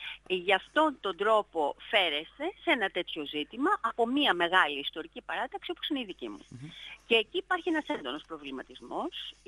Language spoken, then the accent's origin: Greek; Northern Greece, Greece; επέστρεψα από τη Μακεδονία για την ακρίβεια, επειδή και εγώ είμαι Βόρεια Ελληνίδα.